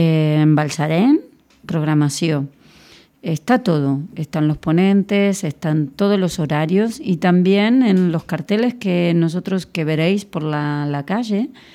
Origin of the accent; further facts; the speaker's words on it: Argentina; Y yo, que soy argentina.